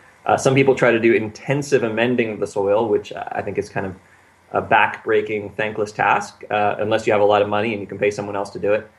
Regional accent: Pennsylvania, United States; Well, I grew up in Pennsylvania, in southeast Pennsylvania to be specific, outside of Philadelphia.

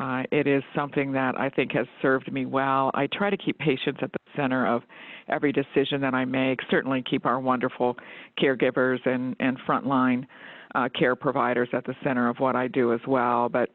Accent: Ohio, United States; now in Georgia, United States; I actually am a transplant to Georgia. I'm originally from Ohio.

